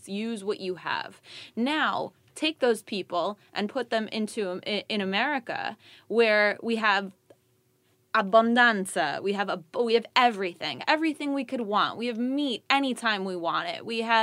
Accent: Brooklyn, New York, United States; I'm from Brooklyn, you from Philly, like, or near Philly and stuff.

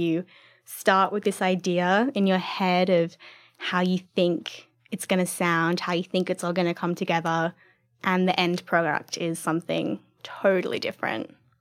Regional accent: Sydney, New South Wales, Australia; When I was a kid, growing up in Sydney, I had a favourite tree.

